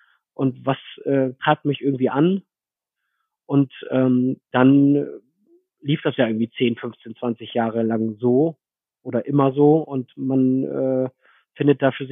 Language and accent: German; Lohne, Lower Saxony, Germany; zumindest da wo ich herkomme, in Lohne, gab es das nicht.